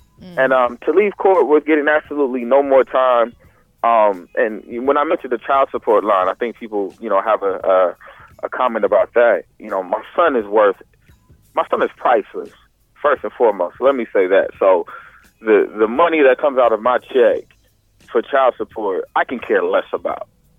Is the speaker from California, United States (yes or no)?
yes; Oakland, California, United States; you know, I'm from the Bay Area, I'm from Oakland, but my son was born in Santa Clara County